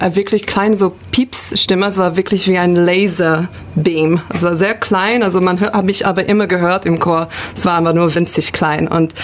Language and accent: German; Sydney, New South Wales, Australia; German is a second language; now in Germany; Nein, ich komme aus Australien. Das hört man doch auch, glaube ich. Ja. Ja, ich komme aus Sydney. Bin aber seit 7 Jahren jetzt in Deutschland.